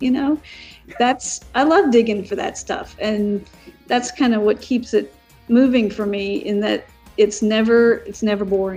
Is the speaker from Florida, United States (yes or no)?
no; Fayetteville, Georgia, United States; now in Atlanta, United States; near where I grew up in Fayetteville, Georgia. I live in Atlanta, but Fayetteville's about an hour, about probably 30 minutes south of downtown Atlanta.